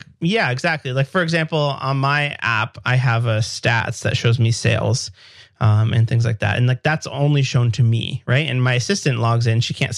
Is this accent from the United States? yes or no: no; Canada; I'm a developer from Canada.